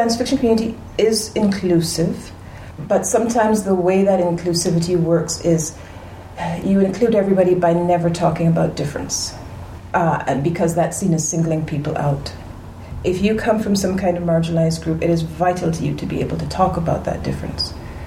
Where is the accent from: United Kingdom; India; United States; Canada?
Canada; Yeah, and I'm from Canada